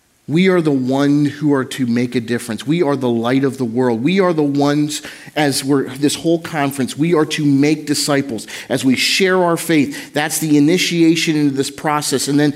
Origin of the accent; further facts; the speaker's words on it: United States; and I'm from Carolina, like right in that area, and this is a big deal to them